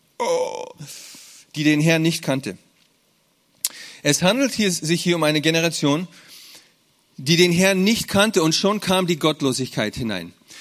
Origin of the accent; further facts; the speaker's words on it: Munich, Bavaria, Germany; born there; Weil ich bin in München geboren, sorry.